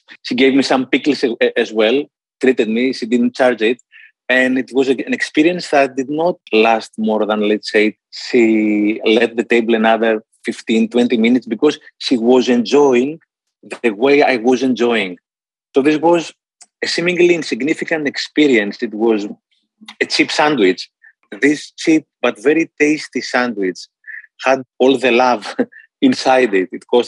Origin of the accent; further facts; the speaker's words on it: Greece; I come from Greece.